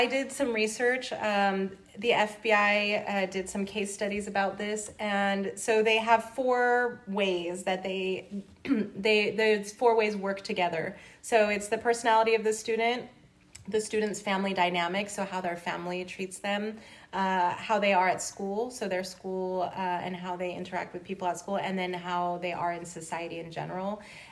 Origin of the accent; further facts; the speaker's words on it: California, United States; Honestly, well, again, I'm from California, and so it is a strange Hollywood thing. But I'm not from Southern California.